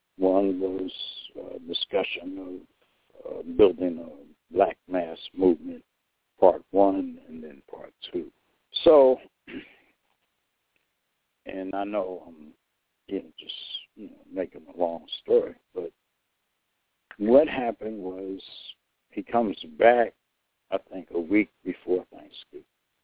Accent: Philadelphia, Pennsylvania, United States; I was from Philadelphia and stuff.

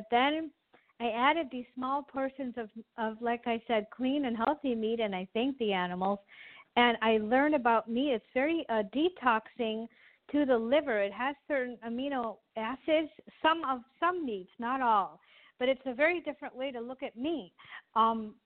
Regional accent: India; I'm Indian. I grew up vegetarian, vegan, large part of my life

